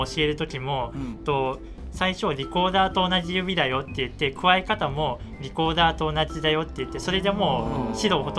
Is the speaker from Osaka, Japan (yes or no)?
yes; Osaka, Japan; now in Machida, Japan; 出身は大阪なんですけど、引っ越しも転々としてまして、もう何か所、3か所くらい行って、で最終的に今東京の町田に住み着いたというところです。